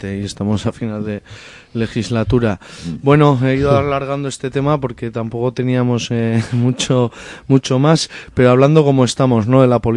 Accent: Oteiza, Navarre, Spain; yo vengo de Oteiza

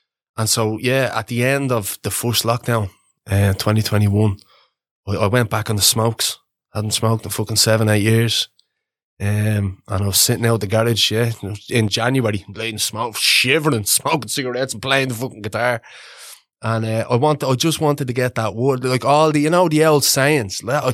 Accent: Shankill, County Dublin, Ireland; Shankill.

